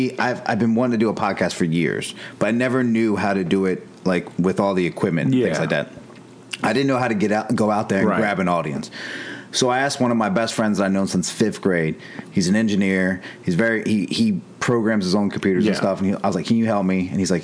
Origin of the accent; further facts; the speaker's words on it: Baltimore, Maryland, United States; And then it's funny, when growing up in Maryland, in Baltimore, people are like, you're not from Baltimore. You don't sound like you're from Baltimore.